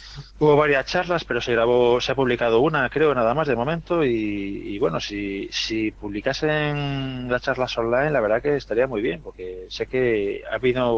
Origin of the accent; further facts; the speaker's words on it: Vigo, Galicia, Spain; now in Madrid, Spain; No, yo estoy en Madrid, no estoy en Vigo. Bueno, soy de Vigo, pero no vivo allí.